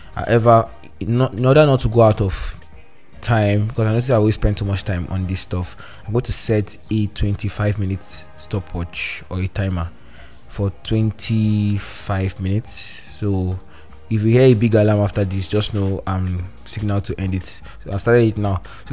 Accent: Nigeria; Quite disappointing for myself as a Nigerian.

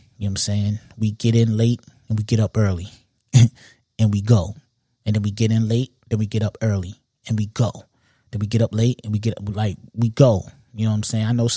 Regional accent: New York, United States; Being that I'm a New Yorker is the main reason why I would edge it to New York.

